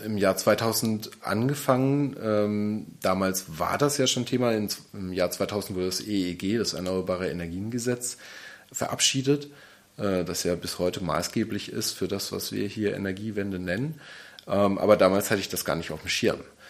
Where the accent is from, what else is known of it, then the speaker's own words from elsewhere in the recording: Würzburg, Bavaria, Germany; Ich bin in Würzburg geboren und aufgewachsen.